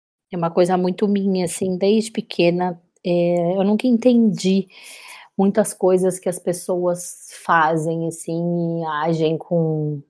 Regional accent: Maceió, Alagoas, Brazil; born there; eu nasci em Maceió e eu acho que essa história é bem legal de ser contada

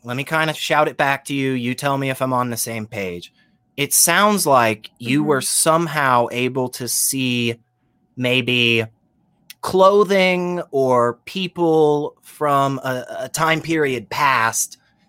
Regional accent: the South, United States; Okay, so I'm from the South, and Richard's from the UK, so neither of us can speak properly.

